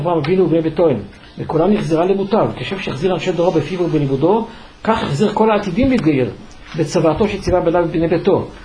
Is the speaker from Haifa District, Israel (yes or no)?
no; Jerusalem, Jerusalem District, Israel; born there; אני לא יכול לומר חוויות כאלה כי נולדתי בירושלים, ולכן מעולם לא עליתי לארץ.